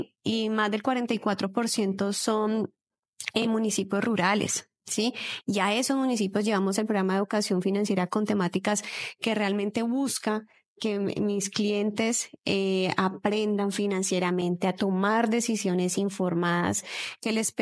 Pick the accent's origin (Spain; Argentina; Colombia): Colombia; Cali, Valle del Cauca; now in Popayán, Colombia; Yo vengo de allá, soy caleña, pero ya llevo 11 años viviendo en Popayán, una ciudad maravillosa